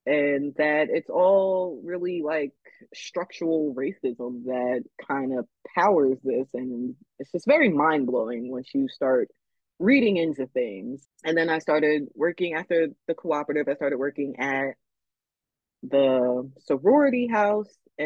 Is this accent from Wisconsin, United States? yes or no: no; New Castle, Delaware, United States; I live in Delaware. I grew up in Newcastle, Delaware. And Delaware is definitely a state where you need to have a car in order to really get around.